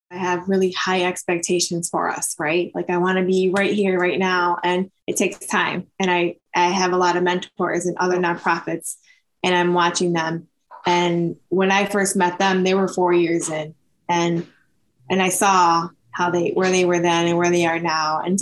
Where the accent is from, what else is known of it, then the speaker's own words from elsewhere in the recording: Saginaw, Michigan, United States; I'm from Saginaw, Michigan.